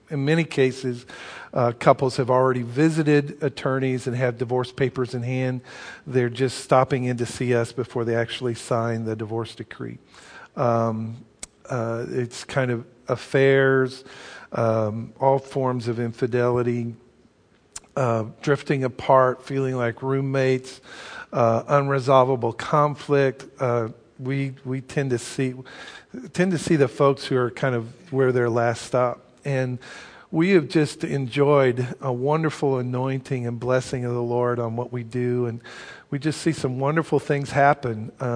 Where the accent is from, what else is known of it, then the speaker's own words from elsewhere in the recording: Springfield, Missouri, United States; I grew up here in Springfield. My parents are native to the area